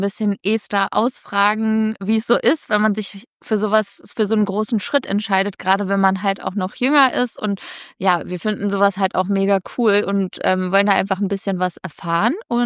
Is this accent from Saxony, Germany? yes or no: no; Berlin, Germany; ich komme aus Berlin, ich bin hier geboren